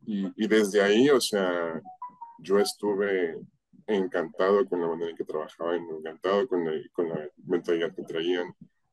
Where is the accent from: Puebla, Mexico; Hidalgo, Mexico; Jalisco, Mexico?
Jalisco, Mexico; Guadalajara; Siempre me veían como el tapatío, el tapatío, el tapatío, el tapatío. Y al principio yo adopté esa identidad porque pues me identificaba como un niño de 15 años, pues yo nunca había vivido en Colima, ¿no?